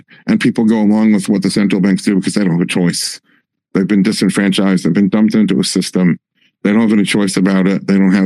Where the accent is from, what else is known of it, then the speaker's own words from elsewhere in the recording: United States; I think as an American, I have the right to say this